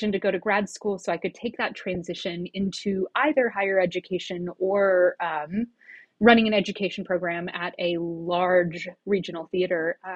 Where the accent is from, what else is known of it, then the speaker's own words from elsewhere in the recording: Ohio, United States; I was really lucky to grow up in Northeast Ohio, where we had such a rich theater community.